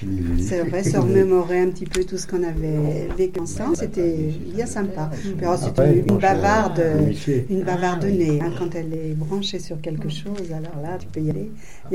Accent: Le Coteau, Auvergne-Rhône-Alpes, France; born there; Je suis née au Coteau, de parents costellois en plus. Toute la famille est costelloise, de génération en génération.

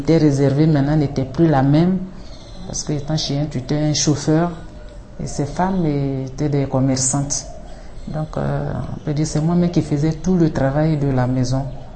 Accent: Komokonwa, Vallée du Bandama, Côte d’Ivoire; born there; Je suis née à Komokonwa. C'est un peu loin, écrit, dans la région de Sakassou. Sakassou actuelle.

